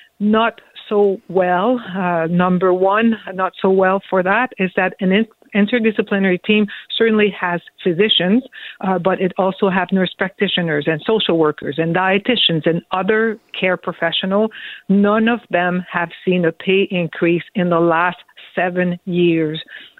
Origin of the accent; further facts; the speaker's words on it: Ontario, Canada; I come from Northern Ontario.